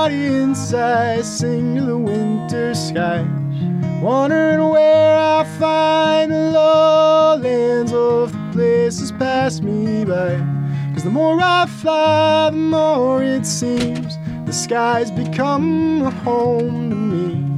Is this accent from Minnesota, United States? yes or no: yes; Hibbing, Minnesota, United States; I'm from Hibbing, Minnesota.